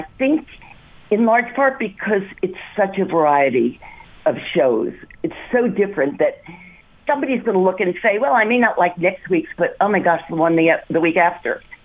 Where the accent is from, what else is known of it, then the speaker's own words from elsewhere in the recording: New York City, New York, United States; I remember growing up in New York City. Places like the Bitter End and the Village Vanguard